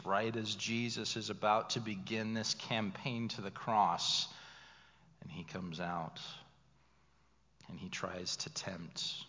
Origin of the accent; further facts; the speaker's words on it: United States; Now, growing up in America, you know, being saturated with all kinds of entertainment